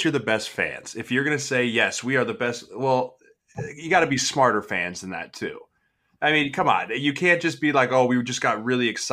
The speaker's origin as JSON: {"language": "English", "region": "Colorado", "country": "United States", "tie": "born or raised there", "said": "born and raised in Colorado, and I grew up, so to be honest with you guys, I didn't grow up watching much Big Ten football"}